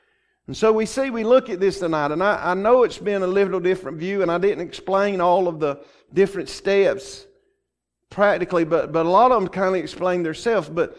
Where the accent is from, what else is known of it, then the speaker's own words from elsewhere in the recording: Georgia, United States; I was raised up in South Georgia. We have sand.